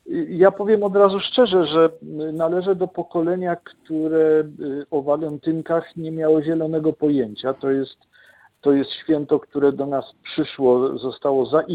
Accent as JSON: {"language": "Polish", "town": "Kraków", "region": "Lesser Poland", "country": "Poland", "said": "Pochodzę z mieszczańskiej, krakowskiej rodziny, która o tę tradycję jest wsparta i w niej zakorzeniona."}